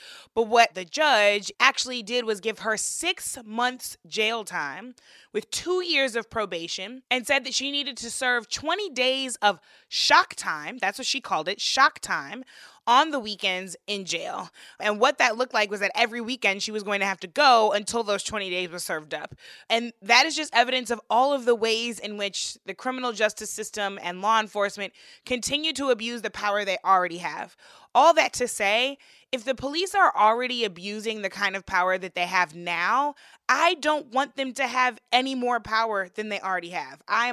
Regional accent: St. Louis, Missouri, United States; I was just reading about a woman from my hometown in St. Louis

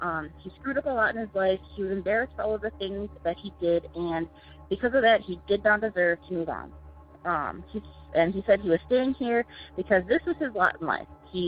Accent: Sioux Falls, South Dakota, United States; I am from Sioux Falls, South Dakota.

